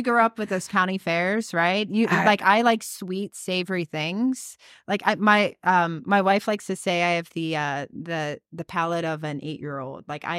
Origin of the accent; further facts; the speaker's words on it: Youngstown, Ohio, United States; No. So I grew up in Youngstown, Ohio